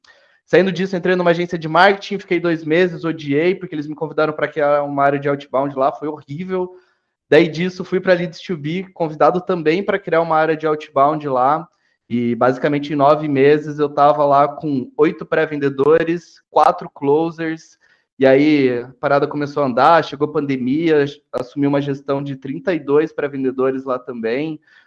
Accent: Curitiba, Paraná, Brazil; now in Florianópolis, Brazil; sou natural de Curitiba, tô morando aqui em Florianópolis desde junho de 2021.

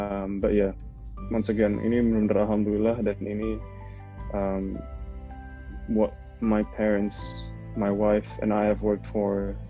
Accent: Australia; Tapi dari kecil udah di Australia, terus SMA itu aku pertukaran belajar ke Amerika.

